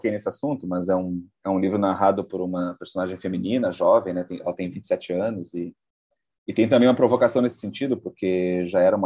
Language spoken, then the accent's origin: Portuguese; Porto Alegre, Rio Grande do Sul, Brazil; Ela era muito semelhante ao ambiente que eu já cresci aqui em Porto Alegre e tal.